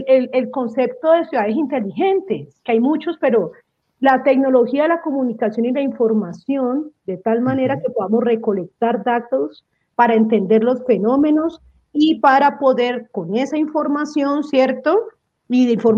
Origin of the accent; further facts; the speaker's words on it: Palmira, Valle del Cauca, Colombia; Bogotá es diferente a Palmira, yo soy de Palmira y Bogotá es diferente a Palmira, ¿sí?